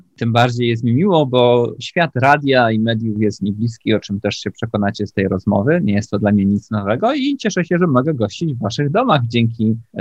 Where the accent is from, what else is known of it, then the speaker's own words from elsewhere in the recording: Dębica, Subcarpathian Voivodeship, Poland; Pochodzę z południa Polski, z diecezji tarnowskiej, z Dębicy, takiego 50-tysięcznego miasta na południu Polski.